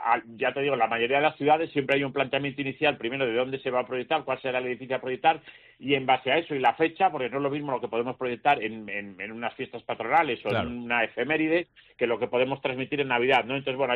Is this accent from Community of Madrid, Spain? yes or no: no; Valladolid, Castile and León, Spain; now in Málaga, Spain; aunque yo llevo 27 años en Málaga, soy de Valladolid, pero bueno, ya me considero malagueño, son muchos años